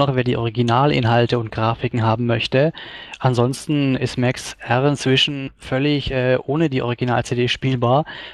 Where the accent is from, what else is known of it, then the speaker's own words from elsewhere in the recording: Stuttgart, Baden-Württemberg, Germany; ich komme aus Stuttgart-Deutschland